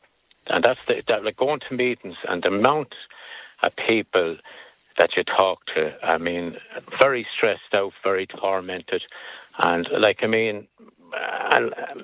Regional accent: Ireland; We're the Irish people of the island of Ireland.

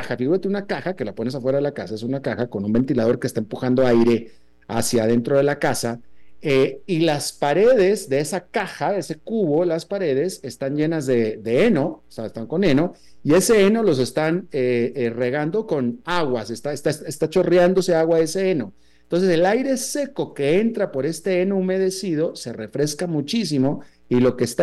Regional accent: northern Mexico, Mexico; porque en el norte de México, que es de donde yo vengo, el tipo de calor es un calor seco.

